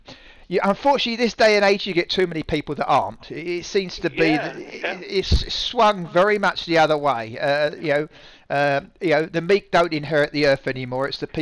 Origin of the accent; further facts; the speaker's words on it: England, United Kingdom; obviously, being English, you know, A.A. Milne and is pretty, you know, we're sort of raised a little bit on that.